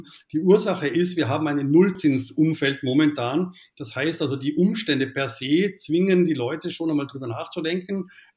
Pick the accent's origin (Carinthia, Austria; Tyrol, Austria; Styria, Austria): Carinthia, Austria; Also ich bin ein gebürtiger Kärntner und habe in Wien Wirtschaftsinformatik studiert